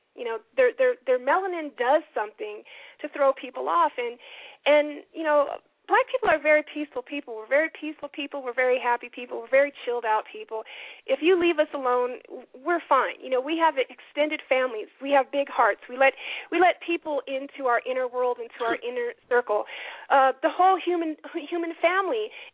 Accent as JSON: {"language": "English", "region": "Montana", "country": "United States", "tie": "born or raised there", "said": "I grew up in Montana, nothing but white folks."}